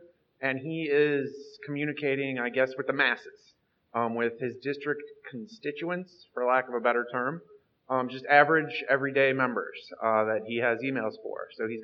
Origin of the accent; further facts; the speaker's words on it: St. Louis, Missouri, United States; I'm from St. Louis.